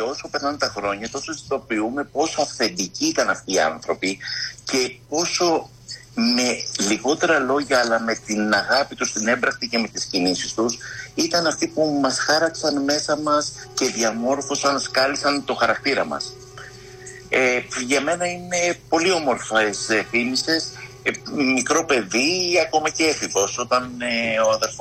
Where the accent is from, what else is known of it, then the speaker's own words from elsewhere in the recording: Piraeus, Attica, Greece; born there; Οι γονείς γεννηθήκαν στο χωριό, ο αδερφός στα Γιάννενα, εγώ ήμουν ο μόνος από την οικογένεια που γεννήθηκα στον Πειραιά, οπότε τους πειράζω ακόμα ότι είμαι ο πρωτεβουσιάνος οικογένειας.